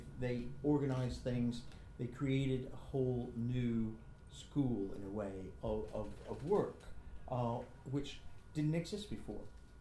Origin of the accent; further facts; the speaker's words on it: New York, United States; And I came from New York. I met people here who were doing that, and decided to stay.